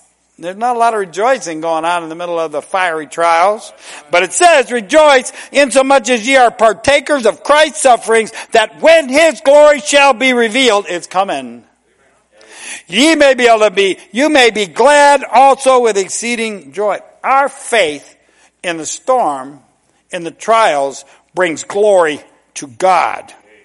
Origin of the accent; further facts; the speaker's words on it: United States; I like freedom. I'm an American.